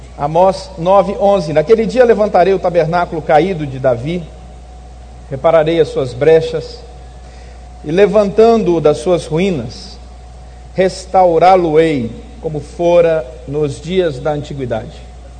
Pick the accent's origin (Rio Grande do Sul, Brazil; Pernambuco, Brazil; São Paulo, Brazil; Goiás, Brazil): Goiás, Brazil; Anápolis; now in Rio de Janeiro, Brazil; Eu sou goiano, nascido em Anápolis. Essa cidade existe, é em Goiás, mas há 7 anos estou no Rio de Janeiro